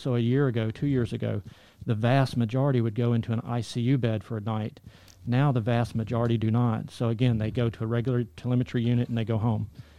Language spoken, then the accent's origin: English; the South, United States; The South.